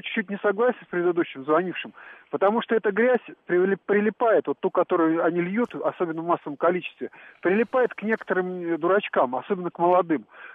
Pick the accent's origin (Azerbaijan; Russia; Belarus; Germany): Azerbaijan; Baku; Я бакинец.